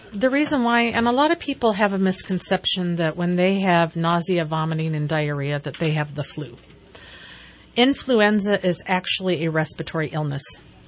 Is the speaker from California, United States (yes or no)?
yes; California, United States; now in New York, United States; I moved there from California, and I was surprised to find that people actually live voluntarily where it gets to be 40 below zero. And so, you know, being a California girl, that was quite outside my area of expertise.